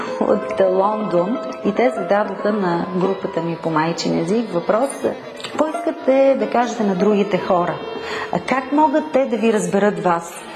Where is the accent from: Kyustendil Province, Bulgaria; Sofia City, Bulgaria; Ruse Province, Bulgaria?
Kyustendil Province, Bulgaria; Kyustendil; от Кюстендил, по образование педагог, работя в ромското училище, което се намира в обособения ромски квартал.